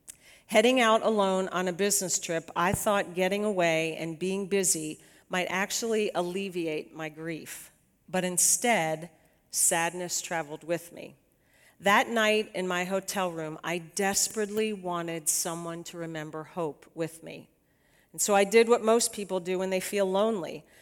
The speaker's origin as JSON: {"language": "English", "region": "Virginia", "country": "United States", "tie": "born or raised there", "also_born_or_lived": "Long Island, New York", "said": "I was born in New York. I used to talk like this. So I was born on Long Island. My dad got transferred with General Motors when I was in seventh grade. We moved down to the D.C. area, went to school in Northern Virginia"}